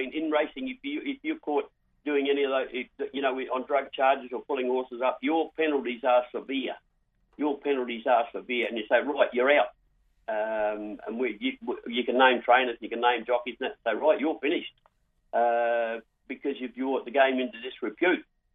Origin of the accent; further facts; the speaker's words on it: Australia; as an Australian